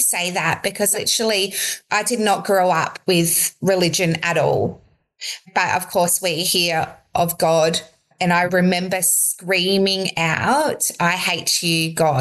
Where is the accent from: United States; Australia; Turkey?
Australia; South Australia; I grew up in South Australia. I was a farm girl, and we do have a very close family.